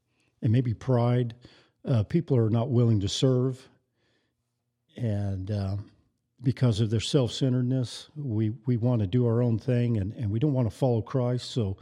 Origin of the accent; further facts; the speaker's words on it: Phoenix, Arizona, United States; born there; I was born in Phoenix, Arizona. I moved here several years ago, and my wife and I, we liked it so much here.